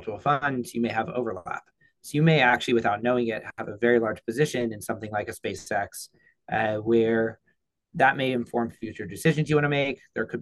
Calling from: New York City, New York, United States; Calling in from Flatiron in Manhattan, New York City.

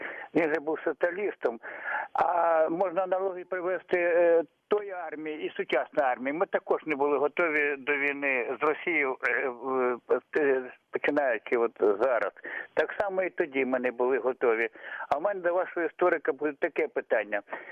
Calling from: Lviv, Lviv Oblast, Ukraine; місто Львів.

